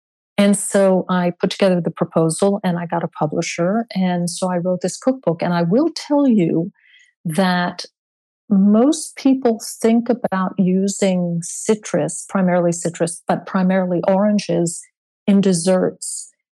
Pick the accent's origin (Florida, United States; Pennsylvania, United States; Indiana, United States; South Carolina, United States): Florida, United States; Indian River; And I'm a Florida girl. I grew up in Indian River. Indian River, Florida, is famous for its oranges and grapefruits, world famous.